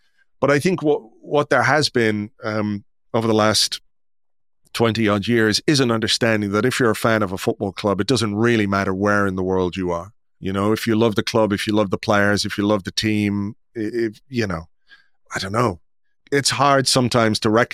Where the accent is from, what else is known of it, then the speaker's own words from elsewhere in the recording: Yorkshire and the Humber, United Kingdom; also born or lived in Croydon; then we lived in this castle in Yorkshire, this hotel in Yorkshire, just outside Hull, actually, Humberside.